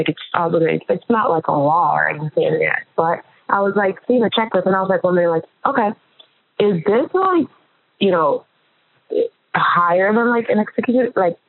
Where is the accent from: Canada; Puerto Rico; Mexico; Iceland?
Puerto Rico; I'm from Puerto Rico